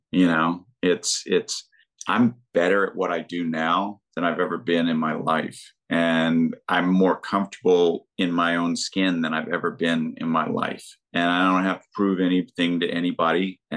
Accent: Florida, United States; and you know, I grew up in North Florida, so it was pretty close to that.

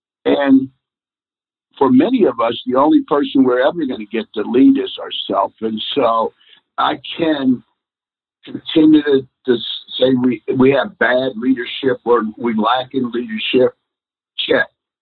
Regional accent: Washington, District of Columbia, United States; When I was growing up in Washington, D.C., the city was 73% black.

